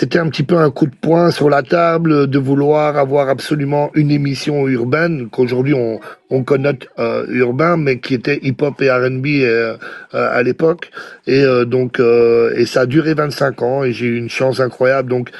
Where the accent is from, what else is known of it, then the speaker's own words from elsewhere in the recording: Brussels, Brussels-Capital Region, Belgium; je me considère un peu comme franco-belge, plus que belge même si, voilà, je veux dire, je viens de Belgique, de Bruxelles